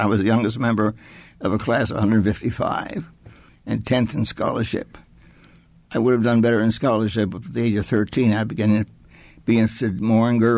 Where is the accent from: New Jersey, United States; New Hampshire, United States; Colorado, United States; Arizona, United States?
Arizona, United States; Tucson; born there; Well, I was born in Tucson, Arizona. Well, it was actually called the Territory of Arizona then.